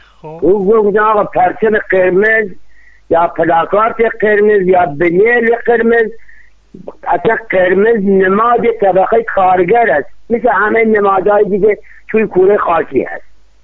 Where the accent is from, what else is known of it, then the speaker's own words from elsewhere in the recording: Iran; بله من ایرانی هستم. ایران را زمان جانم فداش میکنم